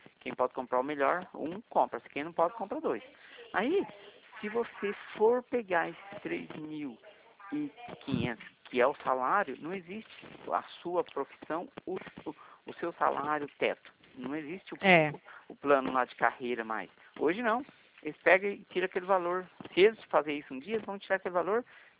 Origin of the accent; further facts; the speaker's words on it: Paraná, Brazil; now in São Paulo, Brazil; eu sou paranaense, então eu moro aqui em São Paulo.